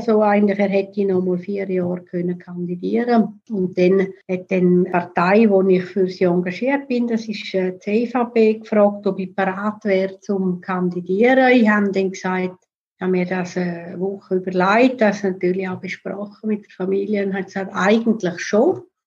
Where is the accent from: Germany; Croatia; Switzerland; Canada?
Switzerland; Chur, Graubünden; ich bin zwar in Chur aufgewachsen